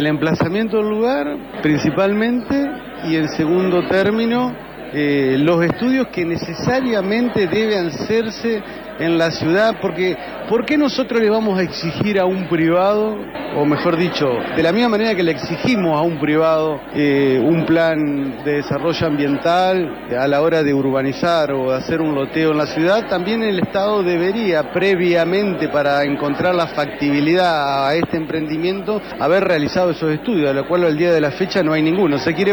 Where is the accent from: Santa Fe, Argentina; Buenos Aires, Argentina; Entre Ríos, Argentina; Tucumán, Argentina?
Entre Ríos, Argentina; Paraná; somos diputados de la provincia, pero también somos ciudadanos de Paraná, vecinos